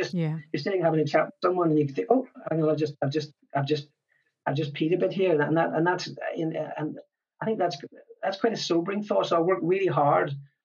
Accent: Ireland; Because I'm Irish

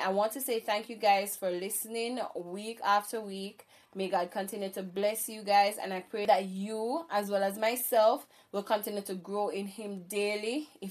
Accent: Jamaica; I am from Jamaica, not Jamaica in America, but the one in the Caribbean, black, green, and gold all the way.

